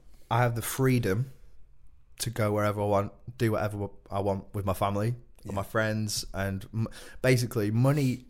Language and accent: English; Blackpool, North West England, United Kingdom; now in London, United Kingdom; I'm from Blackpool, so I'm still a bit of a skinflint.